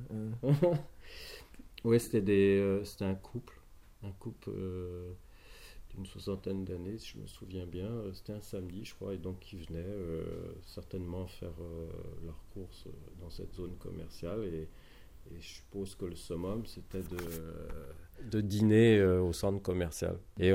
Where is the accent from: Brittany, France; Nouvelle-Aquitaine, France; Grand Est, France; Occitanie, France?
Brittany, France; C'est une image que j'ai faite chez moi en Bretagne.